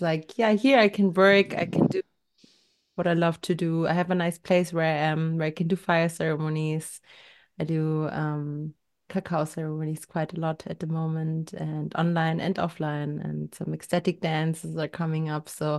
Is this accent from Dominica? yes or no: no; Colombia; now in Germany; Yeah, so I'm from Colombia. I'm adopted. So that's where I come from. So my roots are in South America